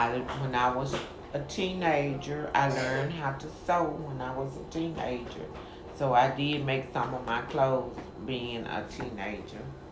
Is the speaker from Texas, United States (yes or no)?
no; Memphis, Tennessee, United States; I was the youngest of seven kids. I grew up in South Memphis.